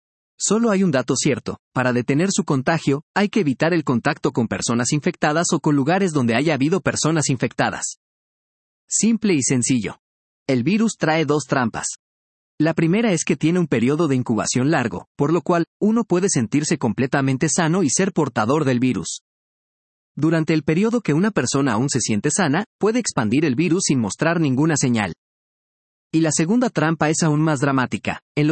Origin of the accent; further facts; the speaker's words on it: Peru; Y aquí es cuando pienso en mi país. Una solución de cajón peruano. El Perú ha seguido la misma dinámica